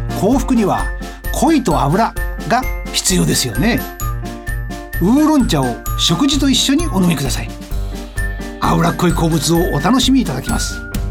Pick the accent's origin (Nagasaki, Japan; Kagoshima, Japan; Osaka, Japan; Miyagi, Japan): Kagoshima, Japan; accent: Kagoshima dialect; moved away as an adult; now in Tokyo, Japan; 。今年の12月で65歳になります。出身は鹿児島です。大学に入るために東京に出てきましたので、東京暮らしはもう45年を超えました。でも、鹿児島弁はまだ大丈夫です。